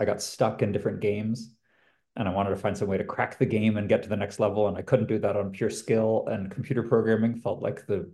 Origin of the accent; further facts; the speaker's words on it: California, United States; now in London, United Kingdom; growing up in Silicon Valley, I mean, I know in our pre-call I mentioned, I mean, when I was in high school, already there were people from my high school a few years ahead of me who were dropping out of college to start companies.